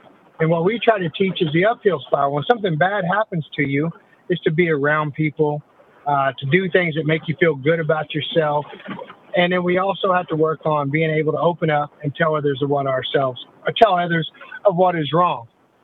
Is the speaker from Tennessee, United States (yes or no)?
no; Hominy, Oklahoma, United States; also born or lived in Arkansas / Lawrence, Kansas / Tulsa; grew up in Hominy, Oklahoma, and kind of with my wife and I, we moved around from Arkansas and Lawrence, Kansas